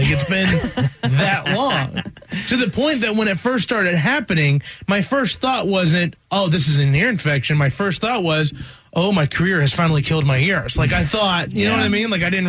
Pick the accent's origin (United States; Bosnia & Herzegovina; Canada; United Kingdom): United States; Blue Ridge Mountains; we're from the Blue Ridge Mountains and we're very southern and we have our own ways of handling our own medicine.